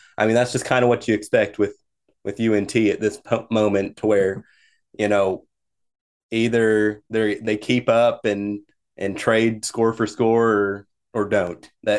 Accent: Philippines; You know, my Islander blood helped me through that when I'm Filipino.

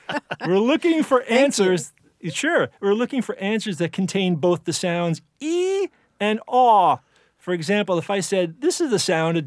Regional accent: New Jersey, United States; also born or lived in New York; I grew up in New Jersey and in New York, where police cars sound like this.

